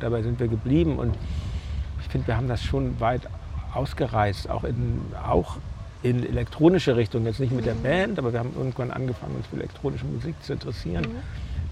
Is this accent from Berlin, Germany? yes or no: yes; Berlin, Germany; born there; Und außerdem bin ich in der Stadt geboren und ich lebe auch gerne in der Stadt, muss ich sagen.